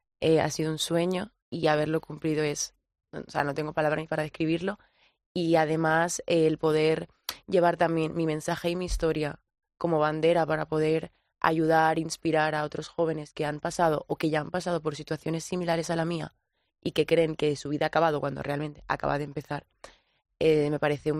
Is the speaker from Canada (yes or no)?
no; Barcelona, Catalonia, Spain; Sí, mi madre es de Ecuador y mi padre es de la República Dominicana. Uh-huh. Y yo pues nací en Barcelona, estudié en Barcelona y hice toda mi vida allí.